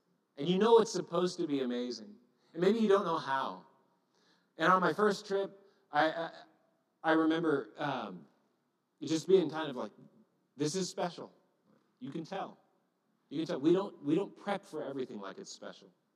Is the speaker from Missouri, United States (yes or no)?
no; California, United States; I come from Southern California. It's really expensive to live.